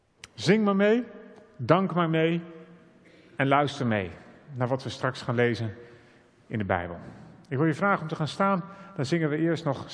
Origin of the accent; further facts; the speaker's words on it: Kampen, Overijssel, Netherlands; moved away as an adult; now in Amsterdam, Netherlands; Ik ben geboren en getogen in Kampen en 13 jaar geleden in Amsterdam verhuisd